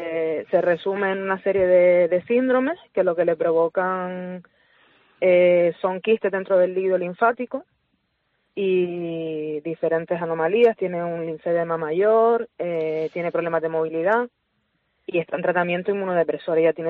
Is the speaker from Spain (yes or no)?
yes; Canary Islands, Spain; mi hija somos canarias, vivimos en Canarias